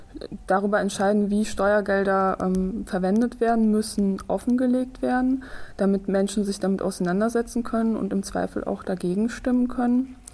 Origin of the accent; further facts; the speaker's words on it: Lower Saxony, Germany; Ich komme aus Niedersachsen